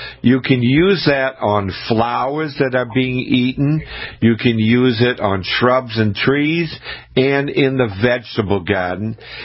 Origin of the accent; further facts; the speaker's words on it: Scituate, Massachusetts, United States; I grew up in Scituate, Massachusetts. It's a coastal town. And my dad and I, in the fall of the year, we would go down to the beach and we would pick seaweed.